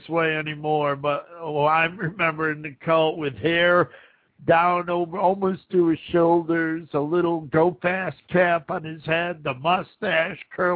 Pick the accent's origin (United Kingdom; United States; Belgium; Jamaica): United States; Buffalo, New York; I was born and raised in Buffalo, so anything that happens in New York, that's where the buff net comes from, actually.